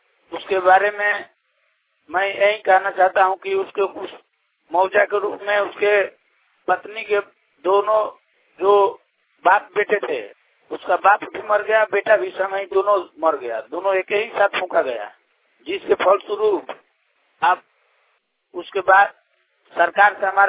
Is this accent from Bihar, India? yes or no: yes; Pilari, Bihar, India; ग्राम पिलारी, थाना चिनारी, जिला रोहतास, ससराम बिहार।